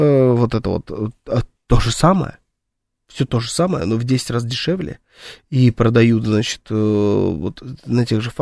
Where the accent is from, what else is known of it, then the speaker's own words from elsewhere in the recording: Saint Petersburg, Russia; Мы, кстати говоря, из Питера